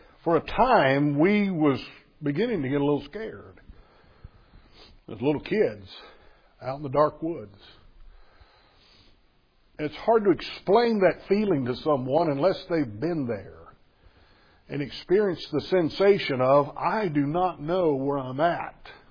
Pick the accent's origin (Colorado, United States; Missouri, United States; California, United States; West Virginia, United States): Missouri, United States; I cherish those memories of growing up in Missouri